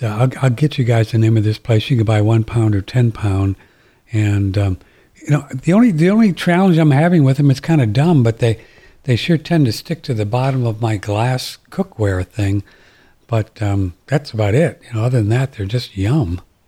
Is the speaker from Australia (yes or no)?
no; India; I'm from India.